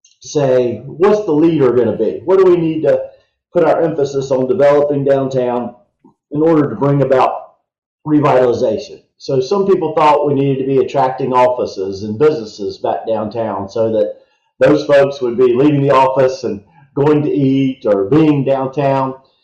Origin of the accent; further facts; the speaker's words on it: Winston-Salem, North Carolina, United States; I grew up working downtown, which a lot of folks growing up in Winston-Salem didn't necessarily know where downtown was.